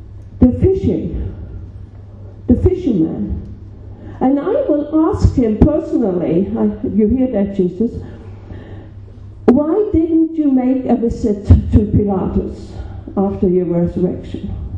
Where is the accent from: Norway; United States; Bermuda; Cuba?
Norway; excuse me for being a European. I'm from Norway.